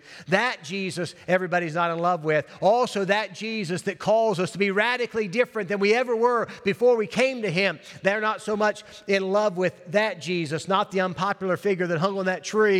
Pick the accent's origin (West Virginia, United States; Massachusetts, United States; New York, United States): West Virginia, United States; You know, I'm from West Virginia.